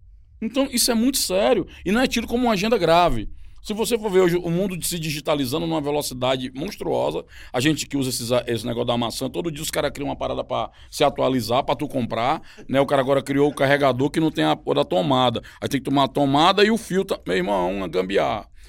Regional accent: Northeast Region, Brazil; eu sou da cidade do Nordeste, as beira-mar são reformadas o tempo todo

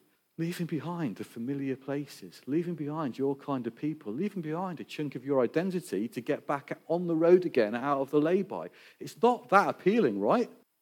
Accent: Birkenhead, North West England, United Kingdom; accent: Scouse; I'm originally from the Northwest, if you were trying to guess my accent. It's a little bit confused, but I was a Scouser originally. My mum will tell you we're from near Chester, but we weren't. We're from Birkenhead

